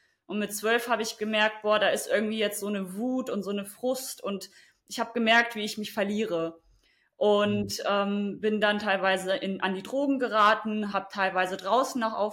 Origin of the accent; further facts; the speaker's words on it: Germany; Also ich komme aus Deutschland, meine Eltern kommen aus Polen und aus dem Iran